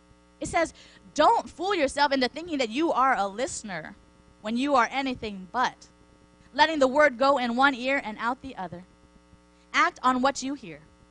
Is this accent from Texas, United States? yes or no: no; Hawaii, United States; Growing up in Hawaii, most people's idea of Sunday best were aloha shirts, shorts, and a nice pair of slippers.